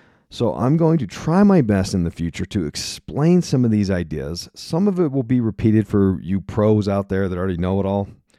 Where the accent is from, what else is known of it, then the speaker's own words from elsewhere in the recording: United States; As an American, all them British names, it sounds like everything sounds wonky doodle.